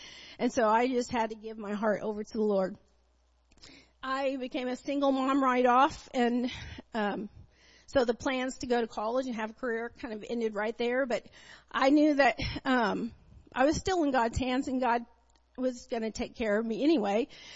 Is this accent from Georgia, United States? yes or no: no; Raytown, Missouri, United States; They had an area, so I was raised in Raytown area, and so he lived two blocks from me